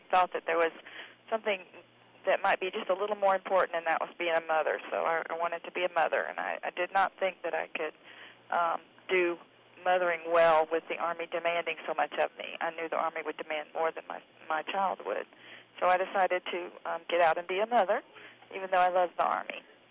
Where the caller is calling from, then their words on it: Kandahar, Afghanistan; I am calling from Kandahar, Afghanistan.